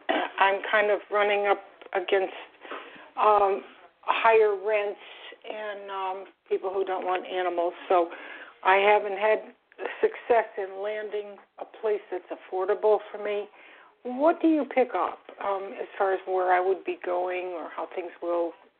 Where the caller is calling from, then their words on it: Florida, United States; I'm calling from Florida.